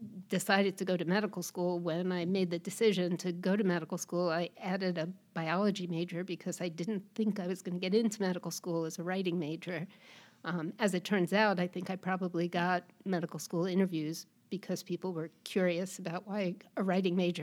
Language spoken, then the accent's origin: English; New York, United States; I'm a Northeast girl. I grew up in New York. I went to college in upstate New York at Hamilton College.